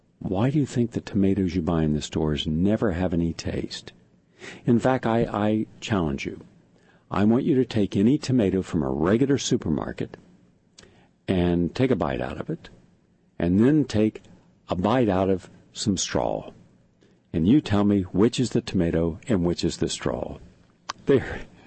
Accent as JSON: {"language": "English", "region": "the South", "country": "United States", "tie": "born or raised there", "said": "Where I grew up in the South, we were, as children, we were told, whether we liked it or not, more often not, we did not like it, to take a nap."}